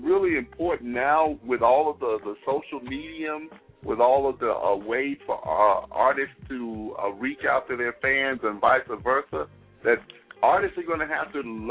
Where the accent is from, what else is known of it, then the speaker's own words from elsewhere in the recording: Mississippi, United States; I'm from Mississippi. I know some of you on the line are from Mississippi.